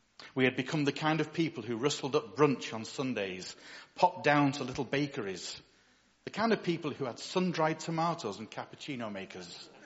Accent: Widnes, North West England, United Kingdom; It's an industrial town on the River Mersey, not far from Liverpool, which explains elements of my accent.

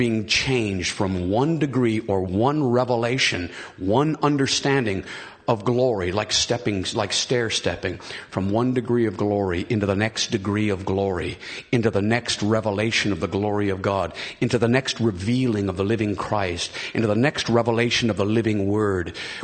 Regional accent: United States; And just being an American, that means a lot.

